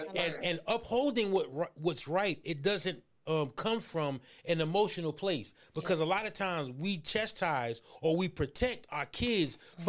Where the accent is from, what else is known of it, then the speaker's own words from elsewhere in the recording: Brooklyn, New York, United States; I'm going to introduce y'all my homie from my city, from my hometown, from BK, New York